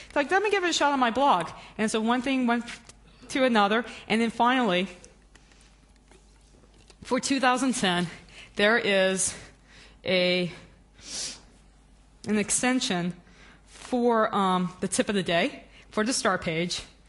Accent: New Orleans, Louisiana, United States; because I'm from New Orleans, Louisiana, and my hometown outside of the city got completely physically destroyed from Hurricane Katrina.

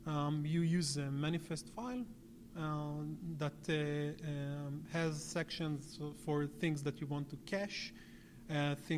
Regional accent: Israel

